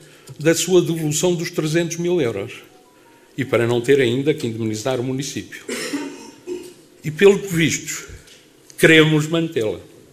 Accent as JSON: {"language": "Portuguese", "town": "Seixas", "region": "Norte", "country": "Portugal", "tie": "born or raised there", "said": "Na minha terra, quando eu era miúdo, dizia-se Seixas, Paris e Londres."}